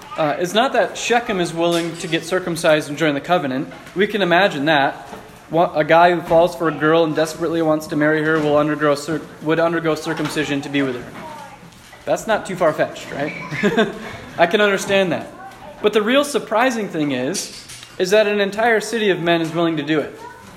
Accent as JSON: {"language": "English", "country": "United States", "tie": "born or raised there", "said": "as Christians growing up in America"}